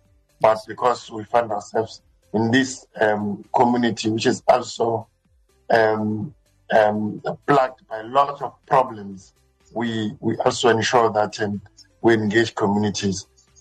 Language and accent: English; KwaZulu-Natal, South Africa; I grew up in Mbombole and Redwe, and those are two rural areas.